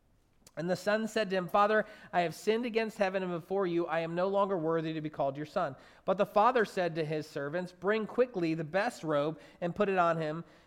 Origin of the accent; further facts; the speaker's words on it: New Jersey, United States; I'm from New Jersey. I've only seen some pigs from a distance